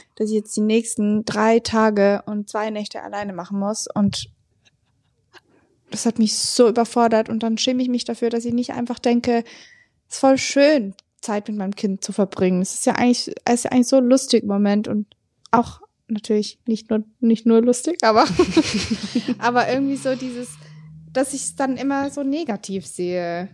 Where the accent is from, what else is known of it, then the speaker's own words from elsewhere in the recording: Switzerland; Ich bin Schweizerin.